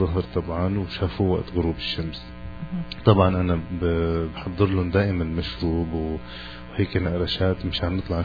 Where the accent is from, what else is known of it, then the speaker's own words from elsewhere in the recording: Syria; انا من سوريا،